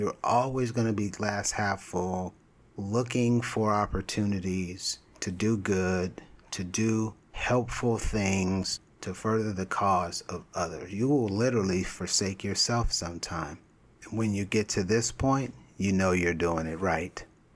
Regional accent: California, United States; because like we're from California, so, you know, we act like Californians from time to time.

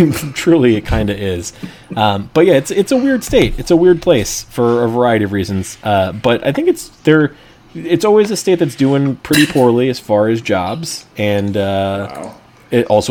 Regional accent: Rhode Island, United States; I'm from Rhode Island, which is

